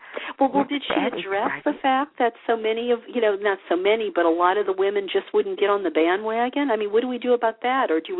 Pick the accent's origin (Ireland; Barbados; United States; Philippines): United States; New Orleans, Louisiana; now in California, United States; I grew up in the South. I grew up in a Catholic bubble.